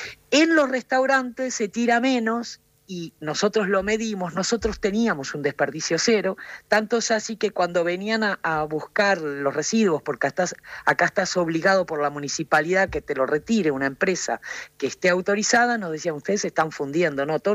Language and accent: Spanish; Montevideo, Uruguay; born there; also born or lived in Río Negro, Argentina; Nací en Montevideo, pero bueno, tuve el gusto de... Amo Argentina, porque tuve el gusto de vivir en Río Negro, en la provincia. Y mis dos hijos son argentinos.